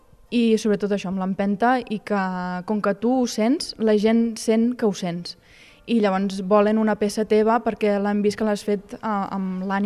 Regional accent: Sarral, Catalonia, Spain; És una cosa del meu poble i ara que tenim la cantera oberta doncs s'ha d'aprofitar i treballar l'alabastre de Sarral, que és únic

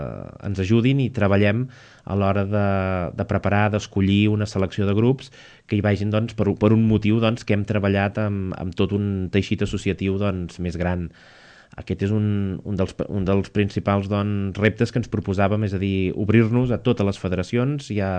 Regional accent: Catalonia, Spain; ja que jo sóc de la Conca de Barberà

